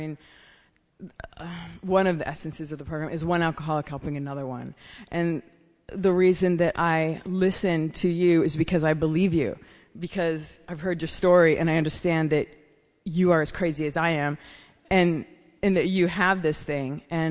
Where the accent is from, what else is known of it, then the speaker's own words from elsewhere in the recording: Oregon, United States; I'm from Oregon. If anyone here's from Oregon. And I moved from Oregon to Paris, and I went and lived there for 2 years